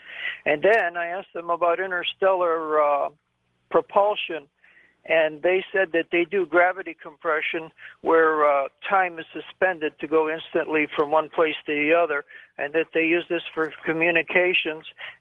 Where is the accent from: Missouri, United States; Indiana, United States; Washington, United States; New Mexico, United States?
Washington, United States; Seattle; from Seattle